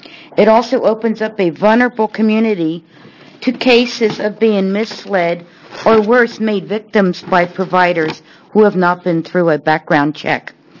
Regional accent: Rainier, Oregon, United States; I'm from Rainier, Oregon.

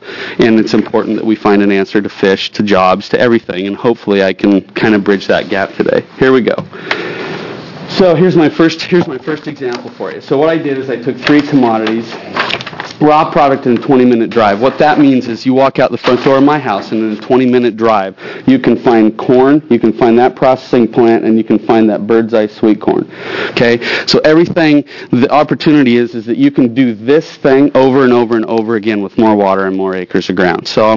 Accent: Oregon, United States; So I grew up in Oregon Ag, literally went to Oregon State.

